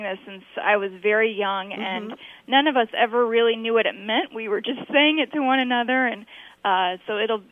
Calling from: Indianapolis, Indiana, United States; I'm calling from Indianapolis.

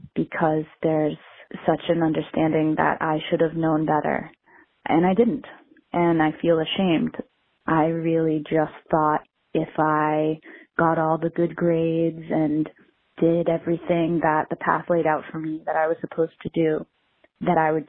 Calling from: Washington, District of Columbia, United States; I'm calling from Washington, D.C.

